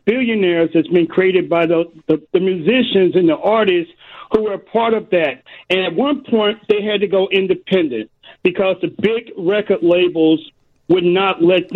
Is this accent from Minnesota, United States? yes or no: no; New York City, New York, United States; also born or lived in northern New Jersey; I grew up in the New York City and northern New Jersey area.